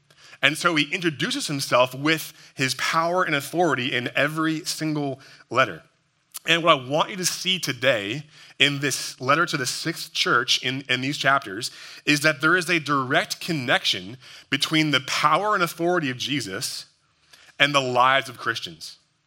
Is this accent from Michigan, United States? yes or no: no; New Jersey, United States; Now, I can say that because I'm from New Jersey, and so I have the right to say that.